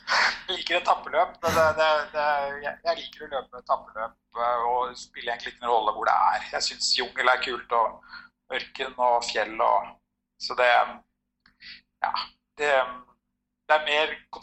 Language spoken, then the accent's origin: Norwegian; Trysil, Innlandet, Norway; jeg vokste opp i Trysil og sto mye på ski og Telemark